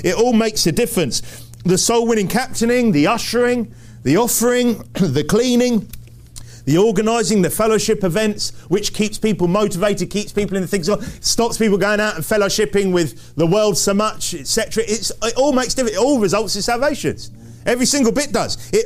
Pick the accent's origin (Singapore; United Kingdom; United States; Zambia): United Kingdom; England; accent: English; I think it was my English accent that was part of the problem.